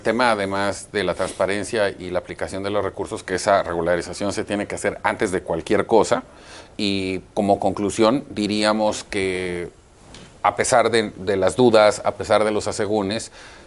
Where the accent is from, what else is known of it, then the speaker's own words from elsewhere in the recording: Chetumal, Quintana Roo, Mexico; born there; de mi ciudad natal, Chetumal, Quintana Roo.